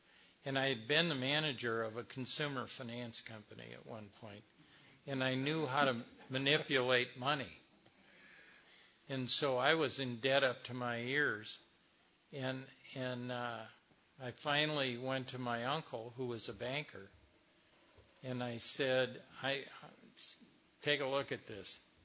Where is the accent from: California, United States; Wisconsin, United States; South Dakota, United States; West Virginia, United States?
Wisconsin, United States; I grew up in Wisconsin, as I mentioned.